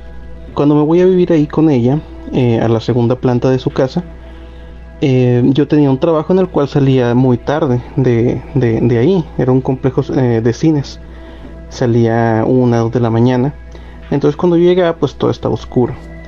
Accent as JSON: {"language": "Spanish", "town": "Frontera", "region": "Coahuila", "country": "Mexico", "said": "Soy de Frontera, Coahuila."}